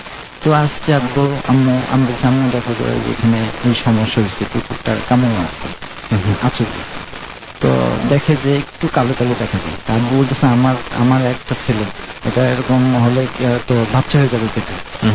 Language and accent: Bangla; Rangpur, Rangpur Division, Bangladesh; আমার বেড়ে ওঠা রংপুরে, রংপুরে আমার জন্মস্থান।